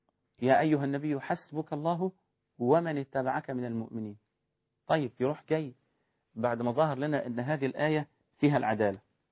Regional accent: Egypt; صحيح يا أخي، عندنا في مصر مثلا بيقول لم المتعوس على خيب الرجاء

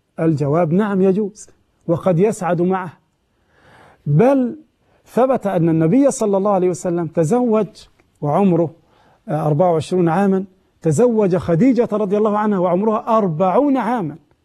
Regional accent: Egypt

